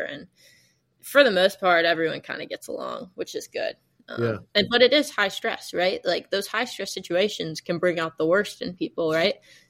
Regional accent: Gulf Coast, United States; The Viper was kind of my main boat growing up on the Gulf Coast.

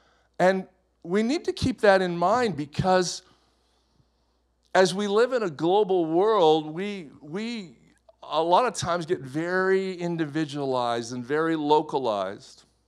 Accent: Canada; Well, I'm a Canadian.

